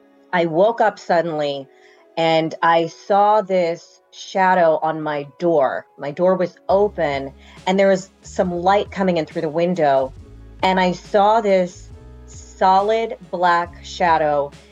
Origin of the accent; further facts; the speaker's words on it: Maryland, United States; I grew up in Maryland, and there's this hospital, and it's absolutely amazing.